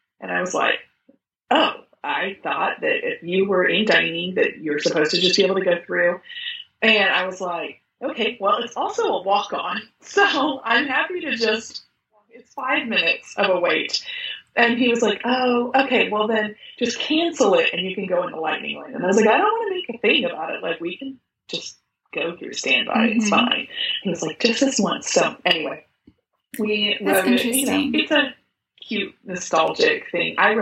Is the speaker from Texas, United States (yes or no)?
yes; Texas, United States; we're from Texas, so we're very particular about barbecue